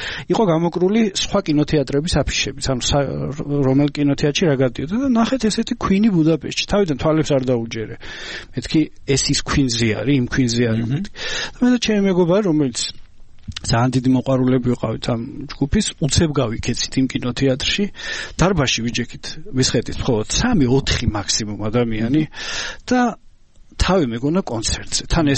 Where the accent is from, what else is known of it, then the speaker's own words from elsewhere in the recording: Kutaisi, Imereti, Georgia; ხო და ქუთაისში სადაც ვიზრდებოდი იმ პერიოდში გადიოდა პარალელურად სხვა კინოთეატრში კიკონგი.